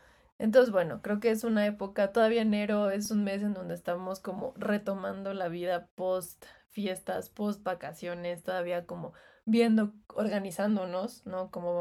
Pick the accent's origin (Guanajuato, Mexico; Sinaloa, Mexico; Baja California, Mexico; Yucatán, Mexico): Sinaloa, Mexico; Por ejemplo, en Sinaloa no lo hacemos. Es algo que no se hace